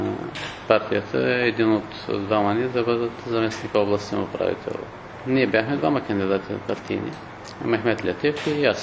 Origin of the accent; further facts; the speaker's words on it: Northern Bulgaria, Bulgaria; now in Haskovo, Bulgaria; На 40 години съм приблизително. Женен съм с две деца, живея в Хасково. Израснал съм в Северна България. Средното образование съм завършил в Севлеево, в техникум по строителство.